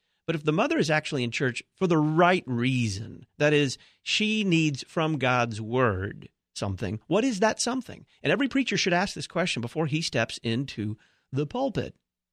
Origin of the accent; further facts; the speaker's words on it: Dallas, Texas, United States; Thanks to Faith Lutheran Church in Plano, Texas, not too far from where I grew up in Dallas.